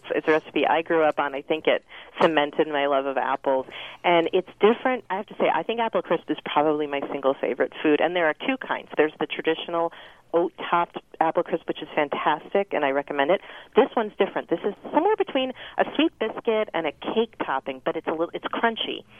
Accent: Connecticut, United States; I grew up in Connecticut, too.

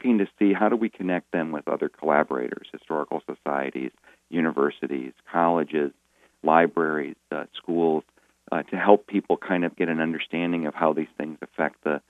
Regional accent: Detroit, Michigan, United States; also born or lived in South Bend; now in Upper Peninsula, United States; You know, I grew up in the Detroit area.

